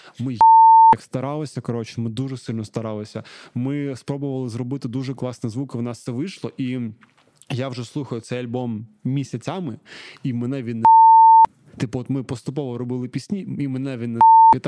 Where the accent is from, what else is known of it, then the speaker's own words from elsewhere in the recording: Kharkiv, Kharkiv Oblast, Ukraine; Ми з Харкова, що вперше за мене вийшло?